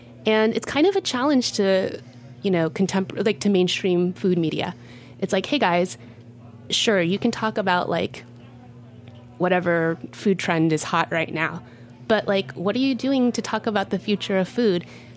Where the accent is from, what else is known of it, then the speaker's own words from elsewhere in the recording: Texas, United States; now in Brooklyn, United States; I come from Texas. I grew up eating barbecue. So I was like, fine, if I can't get good barbecue in New York, I'll make it myself.